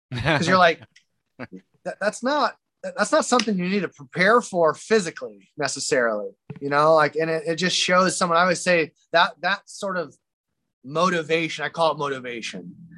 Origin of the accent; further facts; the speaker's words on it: Iowa, United States; I grew up in Iowa in a band, my parents' house basement. It's cold. It's really fucking cold in Iowa, right?